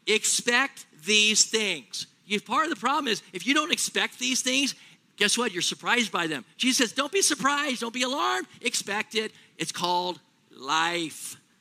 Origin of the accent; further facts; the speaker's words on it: California, United States; I grew up in Southern California. I think I'll live here till the day I die.